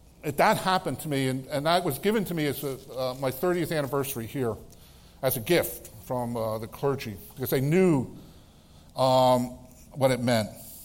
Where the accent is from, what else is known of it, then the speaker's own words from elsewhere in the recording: United States; Now, I'm an American. I'm proud to be American.